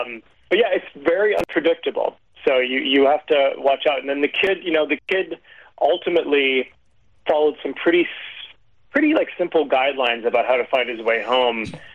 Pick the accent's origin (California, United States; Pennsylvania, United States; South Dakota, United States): South Dakota, United States; You know, I grew up in South Dakota.